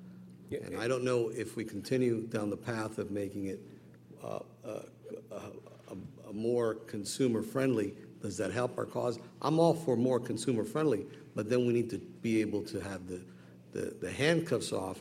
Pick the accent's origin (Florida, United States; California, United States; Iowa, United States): Florida, United States; born there; I was born in Florida in 1958, so I've seen a few.